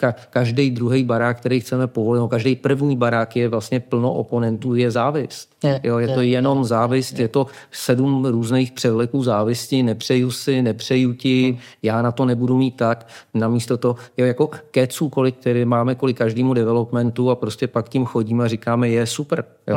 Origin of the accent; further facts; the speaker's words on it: Prague, Czechia; já jsem vyrůstal v Rodamku, což je vlastní to Chodov, vlastní to Černej most